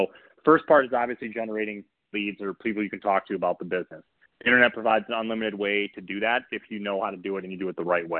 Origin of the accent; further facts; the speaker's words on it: Michigan, United States; Brian mentioned I'm from Michigan.